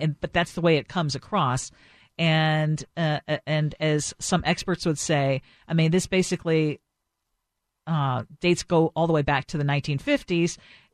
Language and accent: English; Philippines; growing up in the Philippines, in some of the poorest areas of the country